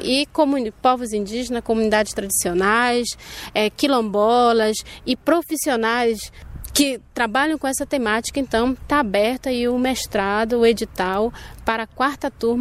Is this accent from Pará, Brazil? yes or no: yes; Pará, Brazil; voltar para o nosso território, para o Marajó, para a minha terra querida.